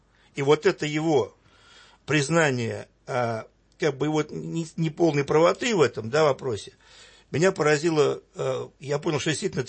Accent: Moscow, Russia; born there; Но я же родился не в Новосибирске, не в Пскове. А я родился в Москве

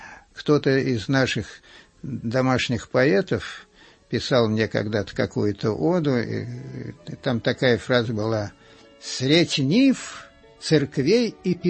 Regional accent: Torzhok, Tver Oblast, Russia; я коренной, так сказать, житель Торжка. Я здесь родился. Здесь родился мой отец, здесь родился мой дед, а вот прадед мой родился в Медном.

